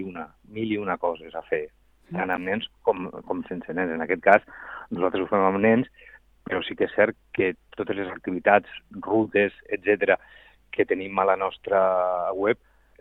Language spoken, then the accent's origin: Catalan; Catalonia, Spain; aquí tots som de Catalunya